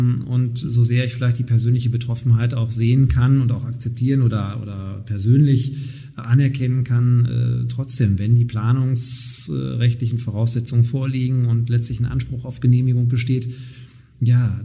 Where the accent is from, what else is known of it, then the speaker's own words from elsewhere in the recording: Nottuln, North Rhine-Westphalia, Germany; meine damalige Tätigkeit als Ratsmitglied in meiner Heimatgemeinde in Nottuln.